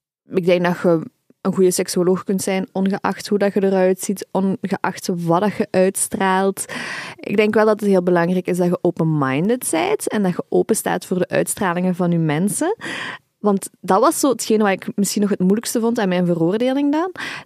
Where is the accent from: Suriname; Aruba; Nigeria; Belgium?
Belgium; Voor mij als Belg, waar die tweedeling niet is, vind ik die tweedeling ook heel bizar.